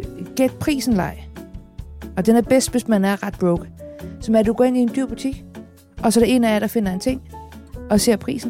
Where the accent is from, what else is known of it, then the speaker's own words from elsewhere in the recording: Copenhagen, Capital Region of Denmark, Denmark; Og jeg er født